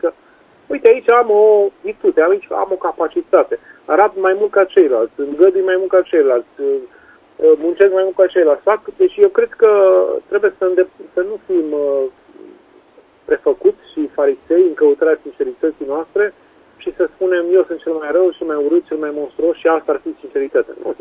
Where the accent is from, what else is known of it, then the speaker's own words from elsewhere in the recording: Romania; born there; Sunt un om obișnuit, m-am născut în România